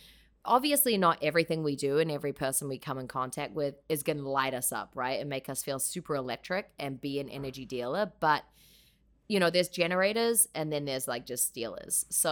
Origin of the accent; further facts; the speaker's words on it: New Zealand; accent: New Zealand; I'll stick to New Zealand.